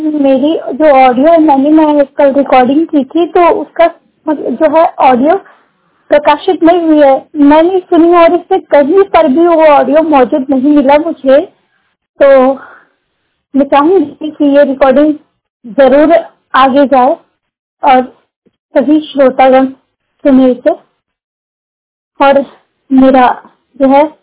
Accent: Raipur, Chhattisgarh, India; और मैं रायपुर छत्तीसगढ़ की रहने वाली हूँ।

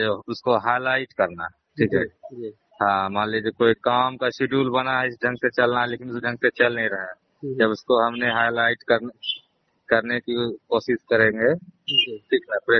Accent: Ambedkar Nagar, Uttar Pradesh, India; हम नवागढ़ी दक्षिणी पंचायत से बिलोंग करते हैं

